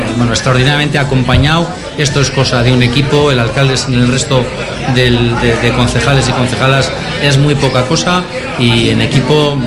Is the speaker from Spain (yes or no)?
yes; Bilbao, Basque Country, Spain; ser servidor de mi pueblo, del pueblo de Bilbao, me parece algo magnífico